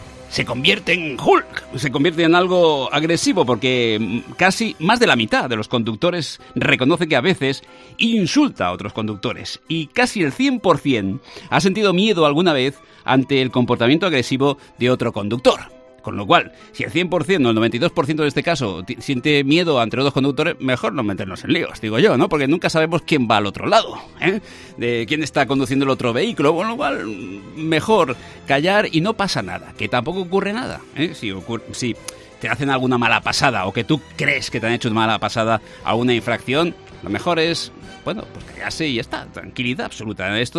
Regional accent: Spain; ¿Cómo somos los españoles

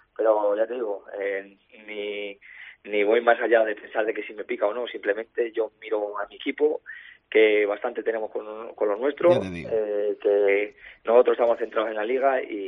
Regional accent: Salamanca, Castile and León, Spain; yo soy de aquí de Salamanca

